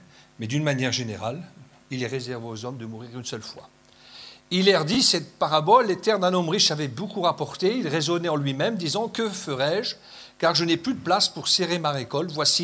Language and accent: French; France; born there; Moi, je suis né en France, mais j'y suis pour rien.